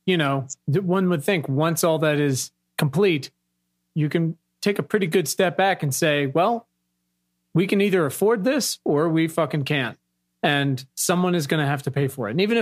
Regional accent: Virginia, United States; I'm from Virginia. I have spent a large part of my life about 15 minutes away from Newport News.

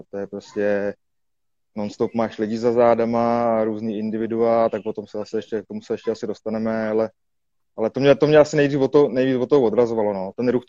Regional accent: Prague, Czechia; jsem rodilý Pražák a celý život bydlím relativně kousek od Vltavy

